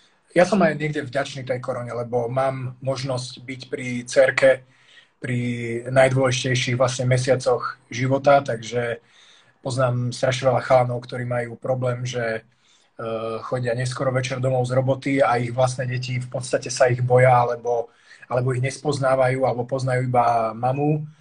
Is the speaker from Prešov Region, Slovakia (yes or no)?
no; Komárno, Nitra Region, Slovakia; also born or lived in Budapest / Bratislava; now in Prague, Czechia; mám 34 rokov a pochádzam vlastne z malého mesta Komárna zo Slovenska, južného. S tým, že narodil som sa v Budapešti a v podstate žil som 11 rokov v Bratislave a teraz som vlastne druhý rok už tu v Prahe.